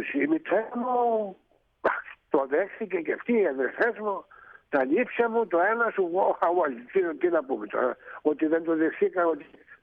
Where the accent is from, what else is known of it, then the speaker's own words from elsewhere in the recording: Argithea, Thessaly, Greece; Όχι, εμείς από εδώ, από τα ορεινά της Αργυθέας απάνω.